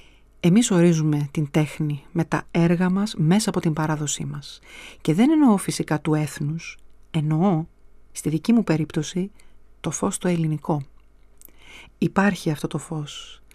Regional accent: Greece; Είμαι Ελληνίδα, όπως ο Γάλλος είναι Γάλλος, όπως όλοι μας είμαστε αυτό που είμαστε

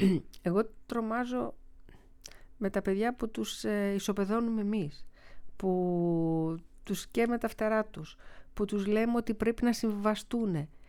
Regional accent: Larissa, Thessaly, Greece; Γιατί εγώ μεγάλωσα στη Λάρισα

